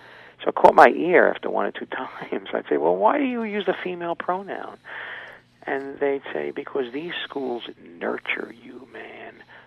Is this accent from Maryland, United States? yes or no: no; New York, United States; also born or lived in South, United States; And I grew up in New York, but lived in the South for 10 years from the late 60s to the 70s.